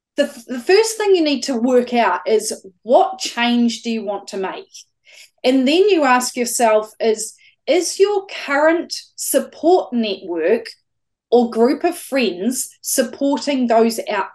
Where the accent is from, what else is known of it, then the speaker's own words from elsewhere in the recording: Dannevirke, Manawatū-Whanganui, New Zealand; I grew up in Dannevirke, or just out of Dannevirke on a farm.